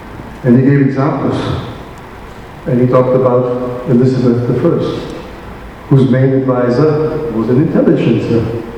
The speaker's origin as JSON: {"language": "English", "country": "Austria", "second_language": "English", "said": "Where are you from, did you say? And I didn't really think that he knew where Austria was, but I said Austria"}